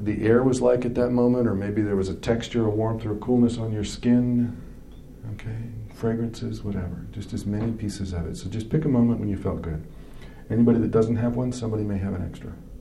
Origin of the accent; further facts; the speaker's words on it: Kansas, United States; I'm from Kansas. I grew up in Kansas. and I speak this way.